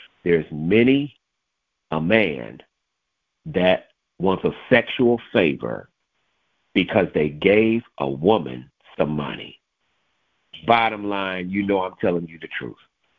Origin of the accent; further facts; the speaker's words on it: St. Louis, Missouri, United States; I'm from St. Louis, Missouri, so I remember this one.